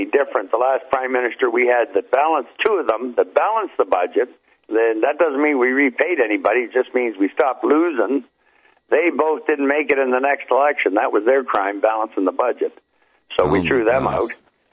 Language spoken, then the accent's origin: English; Hamilton, Ontario, Canada; My hometown, Hamilton, Ontario, the Hammer, it's called, that's their steel mill town.